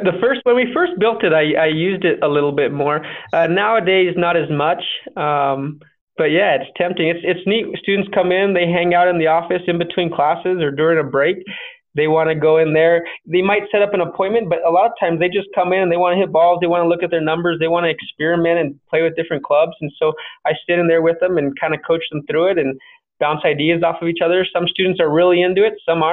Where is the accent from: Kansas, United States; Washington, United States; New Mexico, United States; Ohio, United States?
New Mexico, United States; Santa Fe; So I grew up in New Mexico. I still live in New Mexico. And I grew up playing golf in Santa Fe, at Santa Fe Country Club.